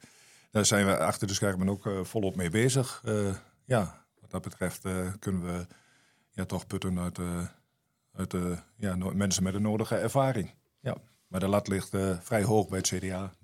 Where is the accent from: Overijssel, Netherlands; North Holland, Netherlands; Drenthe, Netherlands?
Overijssel, Netherlands; Losser; ik ben 62 jaar, ook geboren en getogen in Losser.